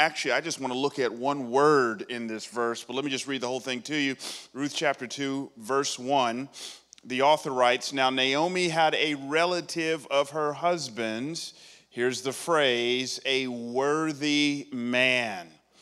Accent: Atlanta, Georgia, United States; I grew up in Atlanta. My Atlanta Falcons are having a little tough time this year.

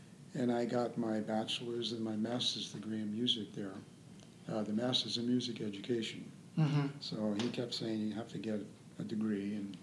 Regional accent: New York City, New York, United States; Grew up in New York City in the borough of Queens in a place called Astoria.

